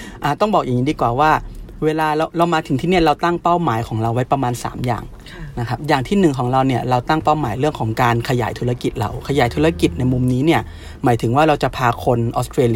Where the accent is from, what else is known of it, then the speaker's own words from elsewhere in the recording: Bangkok, Thailand; ผมเกิดและโตแถวย่านบางรักผมก็จะเดินเขาพากินแถวย่านบางรัก